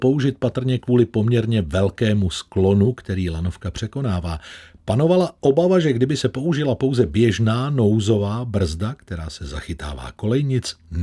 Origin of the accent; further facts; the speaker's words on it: Plzeň, Plzeň Region, Czechia; Nečekal bych, že to někdy jako rodák z Plzně řeknu